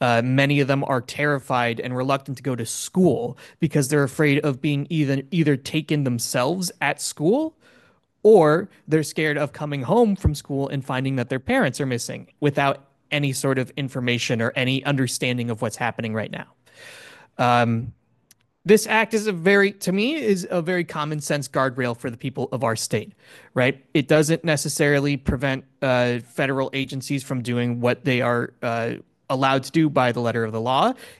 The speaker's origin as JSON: {"language": "English", "town": "South River", "region": "New Jersey", "country": "United States", "said": "I come from South River, so obviously I'm not a resident of Piscataway, but I am a concerned citizen of New Jersey"}